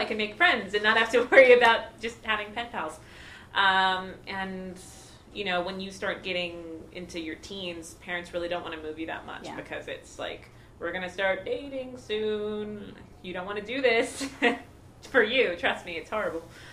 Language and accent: English; Philadelphia, Pennsylvania, United States; also born or lived in Virginia / California; Yeah, my dad was in the military. So, yeah, so I'm from Philadelphia, but my brother's from San Diego. But both of our parents are from Texas.